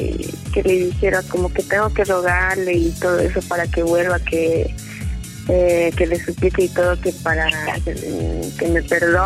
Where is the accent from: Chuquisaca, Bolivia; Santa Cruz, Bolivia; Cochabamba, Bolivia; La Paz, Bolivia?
Cochabamba, Bolivia; Yo soy de Cochabamba.